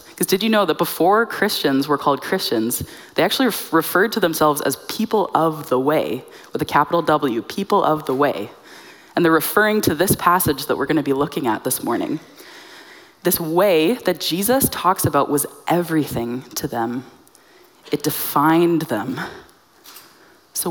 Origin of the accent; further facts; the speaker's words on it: Abbotsford, British Columbia, Canada; I grew up in Abbotsford my whole life.